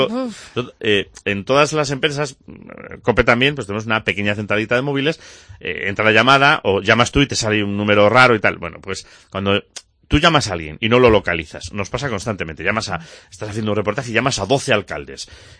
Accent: Zamora, Castile and León, Spain; Si llegamos a ser nosotros de Teruel, diría, mira qué bien, qué majos, qué bien lo hacen, que nos han metido 6. Pero como somos de Zamora y no he metido ninguno, pues yo digo que muy mal.

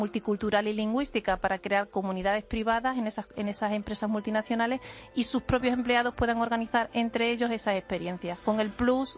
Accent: Extremadura, Spain; born there; now in Madrid, Spain; Yo soy extremeña de nacimiento, aunque llevo mucho tiempo aquí en Madrid.

